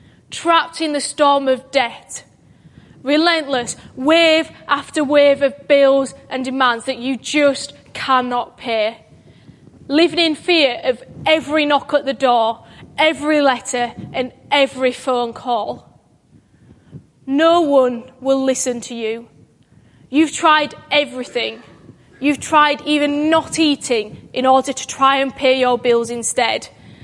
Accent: Dewsbury, Yorkshire and the Humber, United Kingdom; I am from God's own county of Yorkshire, amen. Thank you for humouring me with that. born and raised in a town called Dewsbury, not too far from Bradford, where Christians Against Poverty was proudly founded and is still based.

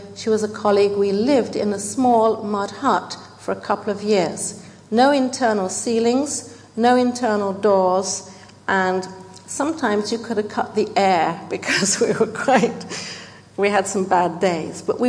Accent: England, United Kingdom; am I doing it because I'm just from England and that's the way we do it?

